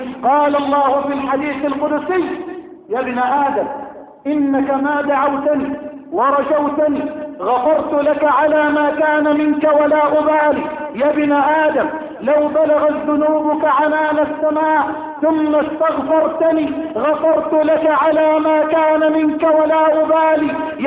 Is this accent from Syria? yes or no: no; Egypt